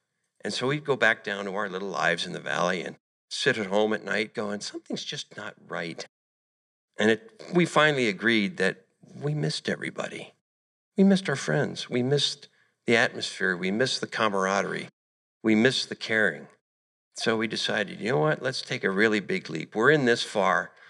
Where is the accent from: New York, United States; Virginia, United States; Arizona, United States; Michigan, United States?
Arizona, United States; Tucson; also born or lived in East; I was basically raised in Arizona. We moved from the East in 1972. Roosted in Tucson for a while and then escaped Tucson in 1981, came up to the Metro Phoenix area